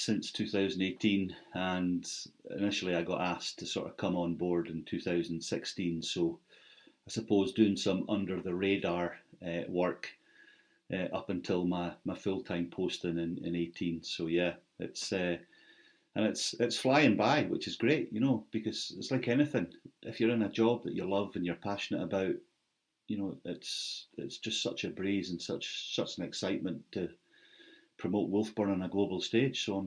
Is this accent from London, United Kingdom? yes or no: no; Thurso, Scotland, United Kingdom; moved away as an adult; I was born and bred in Thurso, where the distillery is. And I actually left there in 1988 to join the police in the central belt of Scotland.